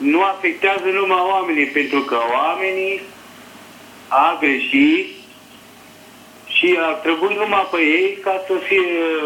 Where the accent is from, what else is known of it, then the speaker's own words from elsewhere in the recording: Coltău, Maramureș County, Romania; da, sunt de la Coltău și de la județul Maramureș, lângă Baia Mare